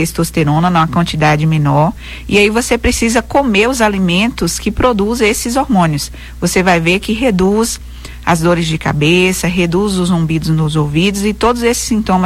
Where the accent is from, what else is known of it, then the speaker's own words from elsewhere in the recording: Pernambuco, Brazil; Sou da região de Pajeú, né? De Pajeú dos Ventos.